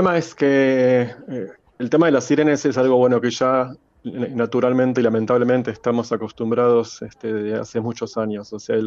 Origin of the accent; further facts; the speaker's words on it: Israel; no somos nosotros los israelíes que somos terroristas